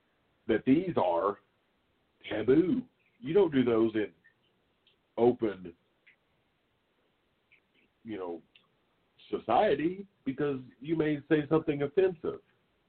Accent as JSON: {"language": "English", "region": "Oklahoma", "country": "United States", "tie": "born or raised there", "said": "I'm an OU Sooner fan, right? Because I grew up in Oklahoma, and it's just pretty much ingrained in my DNA"}